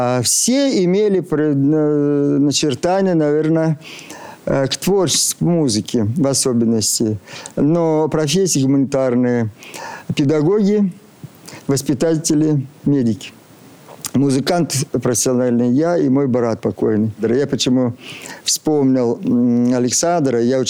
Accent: Altai Krai, Russia; приехал из деревни в Барнаул.

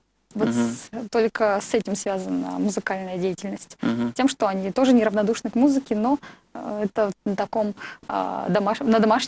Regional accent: Krasnoturinsk, Sverdlovsk Oblast, Russia; у себя на Урале, в городе Краснотуринске. В общем, откуда я родом.

